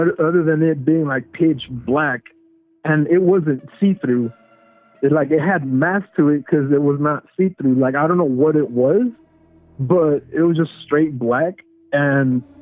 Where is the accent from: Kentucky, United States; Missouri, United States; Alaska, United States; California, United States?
California, United States; First time caller, long time listener. I'm from California, and so my story happened about when I was maybe third, fourth grade back in like 1995.